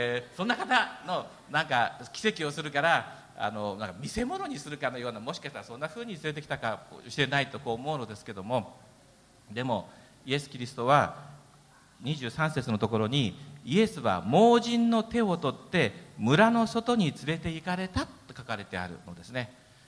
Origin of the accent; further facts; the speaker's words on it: Hokkaido, Japan; 私は北海道人ですけども妻は大阪の人です。で大学時代に大阪に行ってですね、もう大阪人とはちょっと付き合えないなと思って帰ってきたことがあるんですね。